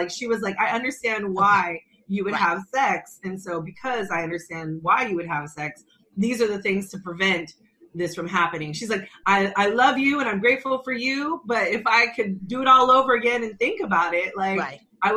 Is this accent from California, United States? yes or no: yes; California, United States; also born or lived in Atlanta; I was coming from California, I think the word sex just wasn't as stigmatized and shamed upon as it is in the South. And being in the South and being in Atlanta for 14 years